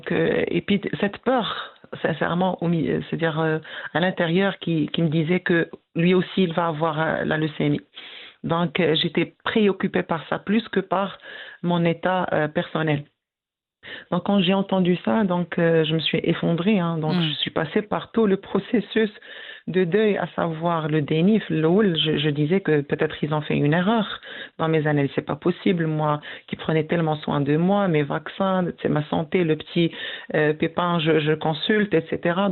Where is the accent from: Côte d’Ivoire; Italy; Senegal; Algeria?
Algeria; Tébessa; Donc, je suis originaire de Tessa, donc j'ai fait mes études et j'ai enseigné pendant plus de 31 ans.